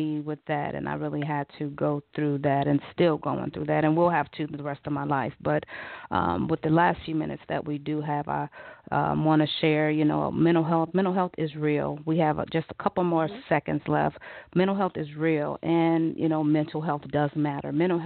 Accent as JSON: {"language": "English", "town": "Gary", "region": "Indiana", "country": "United States", "tie": "born or raised there", "said": "We'll be in Gary, Indiana, my hometown, July 28th."}